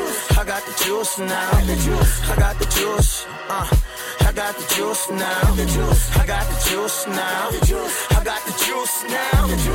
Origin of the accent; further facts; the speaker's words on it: Atlanta, Georgia, United States; I grew up in Atlanta and Coke is the shit.